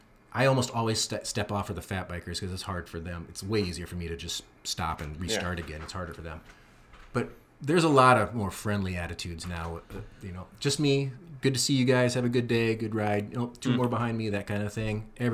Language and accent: English; Farmville, Iowa, United States; And I grew up in Farmville, Iowa, so you just wait. You know everybody, for one, but you just waved everybody.